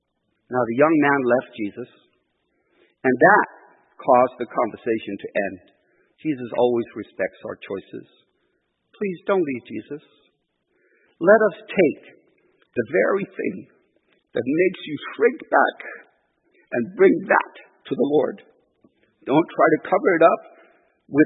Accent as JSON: {"language": "English", "country": "Iran", "said": "I'm originally from Iran."}